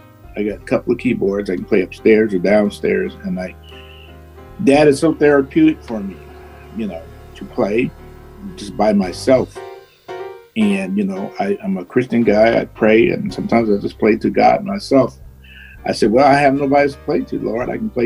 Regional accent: Kansas City, Missouri, United States; I'm from Kansas City, Missouri.

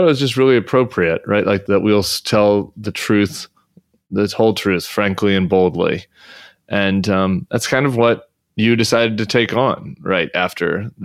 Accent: Littleton, Colorado, United States; So I grew up right on Platte Canyon there, and about the same age as Daniel was.

